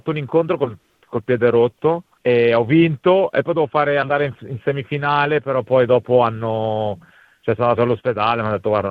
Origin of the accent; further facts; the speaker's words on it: Cornate d'Adda, Lombardy, Italy; moved away as an adult; now in Australia; Io sono di origine marocchina, sono nato e vissuto in Italia per tutta la mia vita in un paesino di nome Cornate d'Adda, Colnago per la precisione. Ho fatto 20 anni della mia vita e all'incirca 9 anni fa mi sono spostato qua in Australia.